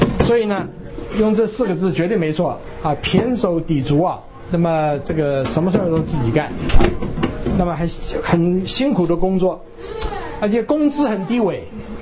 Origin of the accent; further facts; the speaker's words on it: Taiwan; moved away as an adult; also born or lived in Hunan, China; now in United States; 我是出生在中国的湖南，但是生下来6个月，父母亲就带着我到台湾去了，所以台湾长大的。那我是台大毕业